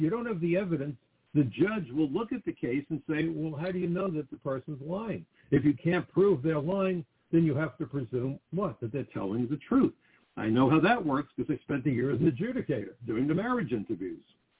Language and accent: English; Brooklyn, New York, United States; I grew up in Brooklyn. If we had a problem, we straightened it out after school in the schoolyard.